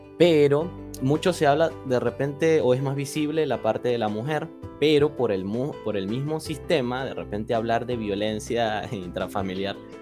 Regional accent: Venezuela; now in Chile; Yo soy venezolano, tengo 25 años, pero vivo hace 5 años ya casi en Chile.

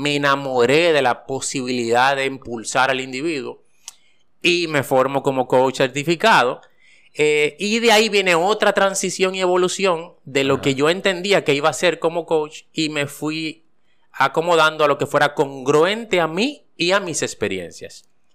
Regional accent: Cibao, Dominican Republic; yo soy un dominicano que viene de una familia del Cibao, de casos recursos

